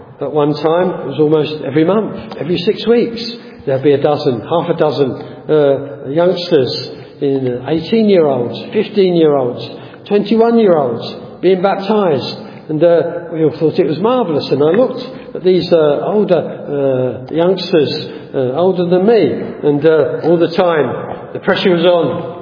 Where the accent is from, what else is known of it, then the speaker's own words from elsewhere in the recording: London, United Kingdom; in the church that I grew up in North London